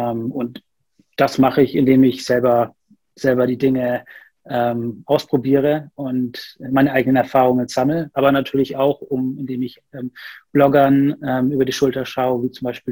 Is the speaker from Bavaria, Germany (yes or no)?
yes; Nuremberg, Bavaria, Germany; now in Berlin, Germany; 35. Ursprünglich komme ich aus Nürnberg. Arbeite in Rostock, wohne aber auch in Berlin. Also eher nördlich hat es mich verschlagen.